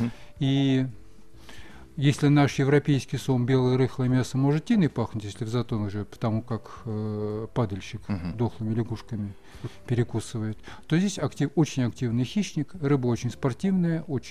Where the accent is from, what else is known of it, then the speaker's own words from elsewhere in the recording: Moscow, Russia; Дело в том, что вообще-то мы москвичи, люди достаточно далекие от сельского хозяйства